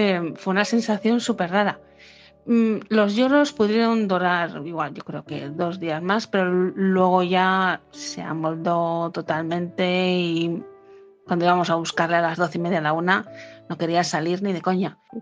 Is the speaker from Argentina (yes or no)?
no; Bilbao, Basque Country, Spain; de Bilbao.